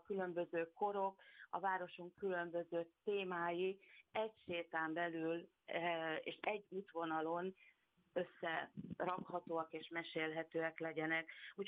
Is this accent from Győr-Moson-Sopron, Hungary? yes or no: yes; Győr, Győr-Moson-Sopron, Hungary; Az a rész igaz, hogy törzsgyökeres győri vagyok.